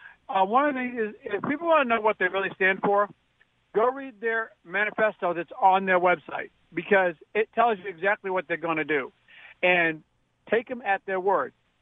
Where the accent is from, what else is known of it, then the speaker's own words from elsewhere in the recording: United States; And I'm American who happens to be black.